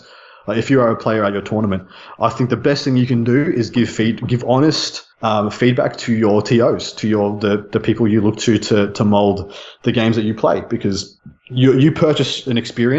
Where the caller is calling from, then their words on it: Australia; I'm speaking from Australia, and Australia is a very small scene.